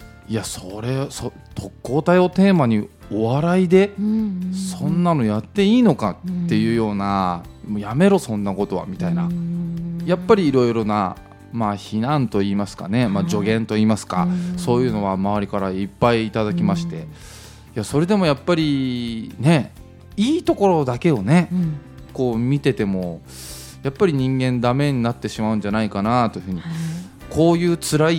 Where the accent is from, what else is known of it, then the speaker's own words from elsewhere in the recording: Hokkaido, Japan; まあ僕自身が北海道出身なので